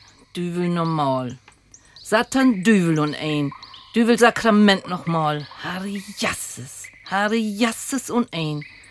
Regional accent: Lower Saxony, Germany; jedenfalls in dem Bereich, wo ich aufgewachsen bin, in Friesland

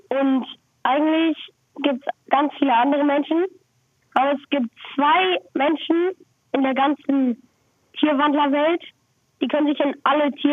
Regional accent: Oldenburg, Lower Saxony, Germany; Oldenburg.

